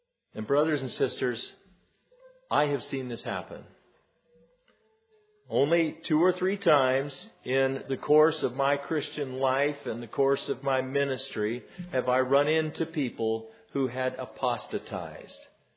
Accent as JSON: {"language": "English", "region": "Arizona", "country": "United States", "said": "I'm from Arizona. That's the place where the Grand Canyon is."}